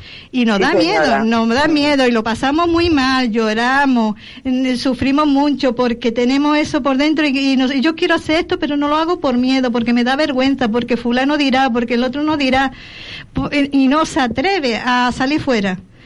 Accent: Málaga, Andalusia, Spain; now in Canary Islands, Spain; Mi familia, los malagueños, si me están escuchando, me dicen la niña grande. A mí, mi tierra, mi familia no me dicen

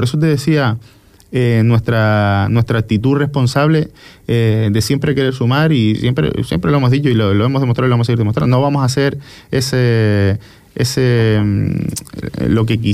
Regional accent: El Cotillo, Canary Islands, Spain; yo siempre pongo el mismo ejemplo, que yo soy del Cotillo

